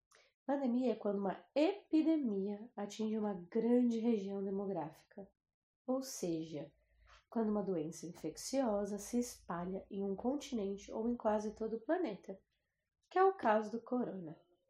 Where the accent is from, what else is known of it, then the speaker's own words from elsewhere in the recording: São Paulo, Brazil; eu sou psicóloga, sou de São Paulo